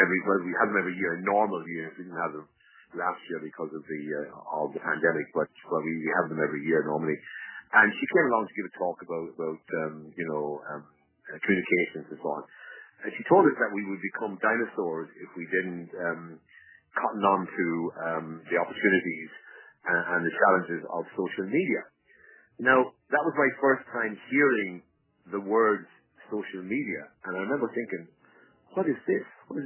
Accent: Ireland; And secondly, we have the Irish diaspora around the world, which makes us more, it gives a bigger profile to Ir

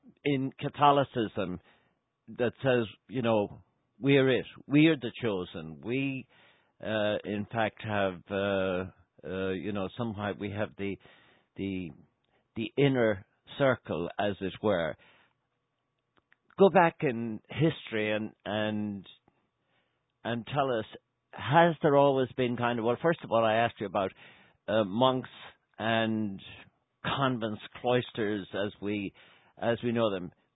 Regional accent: Ireland; only because I'm from Ireland

